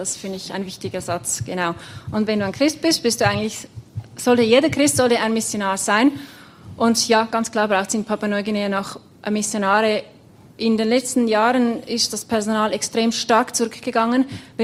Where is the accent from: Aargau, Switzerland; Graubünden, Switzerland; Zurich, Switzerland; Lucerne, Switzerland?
Zurich, Switzerland; Gar nicht so viel anders wie jetzt im Kanton Zürich, wo ich herkomme.